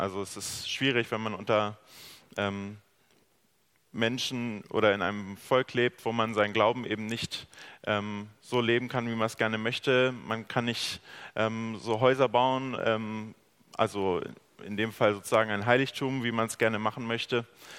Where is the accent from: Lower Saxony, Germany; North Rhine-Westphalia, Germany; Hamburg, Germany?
Lower Saxony, Germany; Braunschweig; Ich bin 23 Jahre alt und studiere eben Theologie. Und ich komme aus Braunschweig.